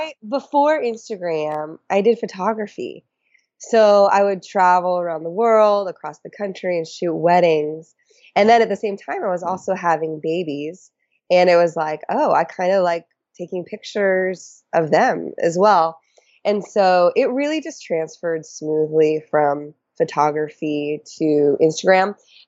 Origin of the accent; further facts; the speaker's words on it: San Diego, California, United States; Hi, everyone. … I'm from San Diego, and I am married to a sweet man named Sam